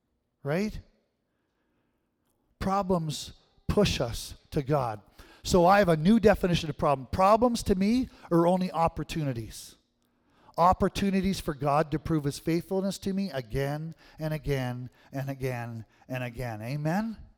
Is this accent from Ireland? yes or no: no; Manitoba, Canada; I was pastoring out in Vancouver, and I knew the family from growing up in Manitoba.